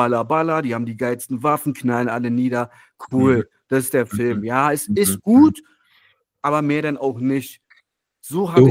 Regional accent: Berlin, Germany; Ich komme ja aus dem Wedding. Den roten Wedding hat man ja früher auch genannt. Das ist ja eher so kommunistisch, Arbeiterbezirk immer gewesen.

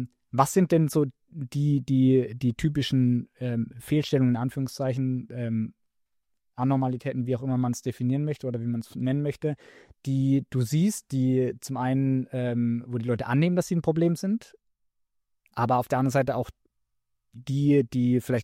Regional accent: Baden-Württemberg, Germany; Ich komme aus dem Badischen

